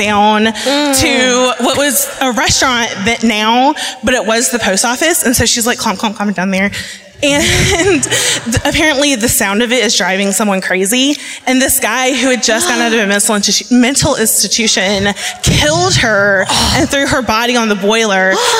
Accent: South Carolina, United States; now in Atlanta, United States; I am from South Carolina, but I live in Atlanta now.

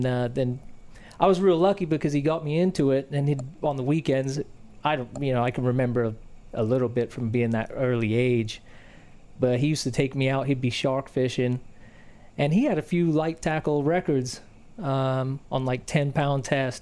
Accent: England, United Kingdom; born there; Yeah, well, I was really lucky because, well, I was born in England, and my father was really into fishing.

